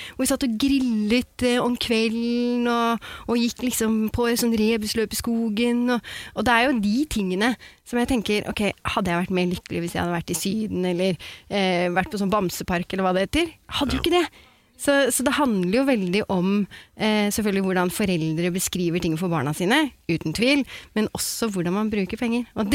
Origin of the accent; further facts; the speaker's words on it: Oslo, Norway; Jeg er fra Romsås.